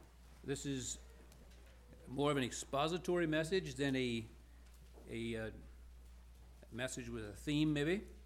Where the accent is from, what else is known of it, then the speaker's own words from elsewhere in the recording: Flemingsburg, Kentucky, United States; We are from Northeast Kentucky, Flemingsburg.